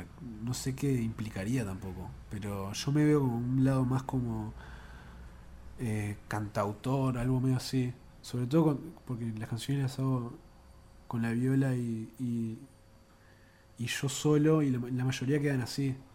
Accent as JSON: {"language": "Spanish", "town": "Carrasco Norte", "region": "Montevideo", "country": "Uruguay", "tie": "born or raised there", "said": "Vivo en Carrasco Norte. Viví la mayor parte de mi vida ahí."}